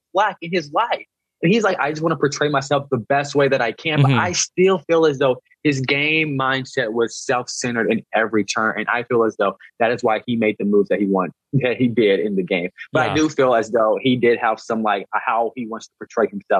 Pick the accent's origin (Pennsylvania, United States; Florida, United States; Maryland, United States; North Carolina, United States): North Carolina, United States; I'm from North Carolina. I gotta be good.